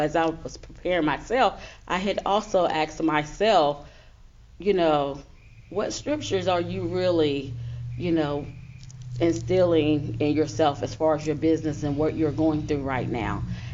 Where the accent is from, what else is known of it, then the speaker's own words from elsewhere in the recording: Newport News, Virginia, United States; So even as a young child, I gave myself to Christ as a young girl growing up in Newport News, Virginia.